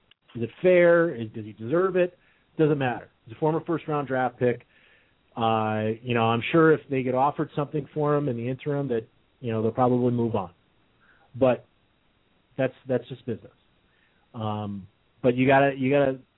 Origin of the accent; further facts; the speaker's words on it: Chicago, Illinois, United States; as a kid growing up in the Chicago Stadium and watching those guys